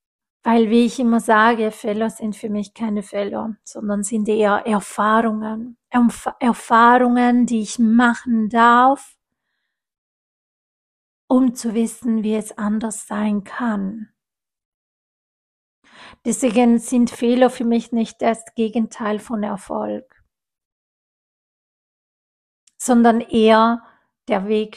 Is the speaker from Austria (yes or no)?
no; Italy; ich bin ja Italienerin